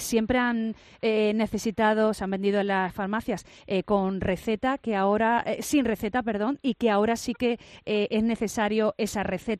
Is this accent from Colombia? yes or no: no; Málaga, Andalusia, Spain